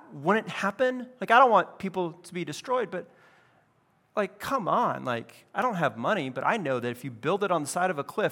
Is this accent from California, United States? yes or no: yes; California, United States; I grew up in California.